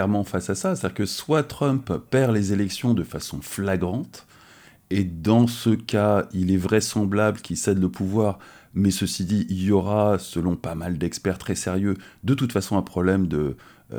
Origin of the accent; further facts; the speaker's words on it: France; non pas sur le territoire américain, mais chez nous, en France.